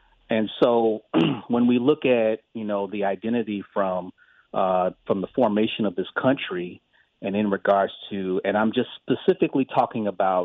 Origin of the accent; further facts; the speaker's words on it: United States; on paper, yes, I'm American